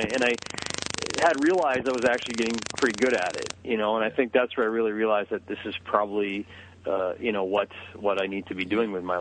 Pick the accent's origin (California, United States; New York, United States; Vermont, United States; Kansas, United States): Vermont, United States; also born or lived in Hawaii; But, you know, before that, I grew up in Vermont, and I worked at various cooking jobs as I was growing up.